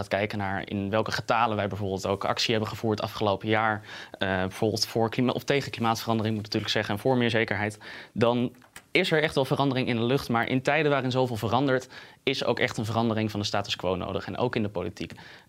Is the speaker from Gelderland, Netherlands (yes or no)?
no; Utrecht, Netherlands; Ik kom uit Utrecht en de huizenmarkt in Utrecht voor studenten is dramatisch.